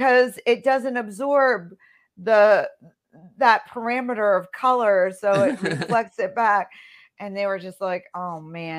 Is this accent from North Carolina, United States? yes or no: no; New Jersey, United States; I'm a Jersey girl, really.